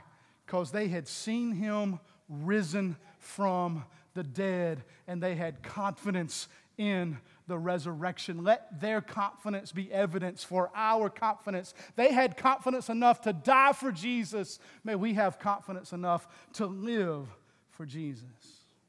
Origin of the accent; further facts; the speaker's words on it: North Carolina, United States; accent: North Carolina; I just got to make sure you understand my North Carolina accent.